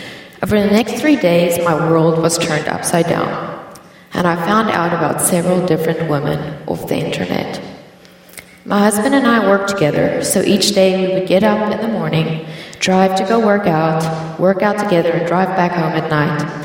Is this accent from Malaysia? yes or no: no; South Africa; born there; I was born in South Africa to parents who were married for 34 years. I was raised in the church.